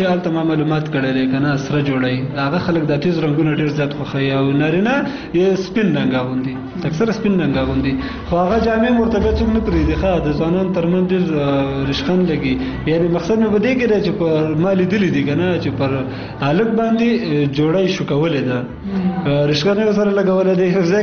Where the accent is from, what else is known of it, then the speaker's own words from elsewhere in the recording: Kunar, Afghanistan; تا ته ما مخکې وویل چې زه اصلا د کونړ ولایت اوسیدونکی یم. ګوره ما په نورستان کې وخت هم تیر کړی